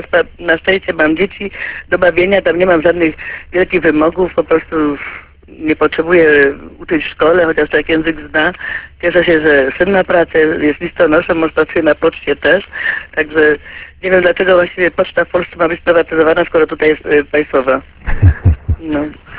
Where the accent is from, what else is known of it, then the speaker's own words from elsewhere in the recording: Mikołów, Silesian Voivodeship, Poland; ja też właśnie pochodzę ze Śląska